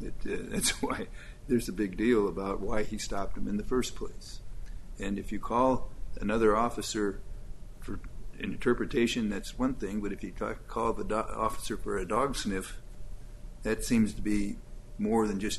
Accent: South Bend, Indiana, United States; So I'm from South Bend.

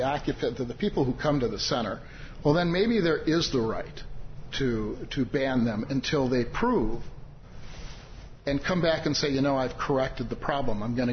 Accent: Wisconsin, United States; I went to Indiana University, and I came from Wisconsin.

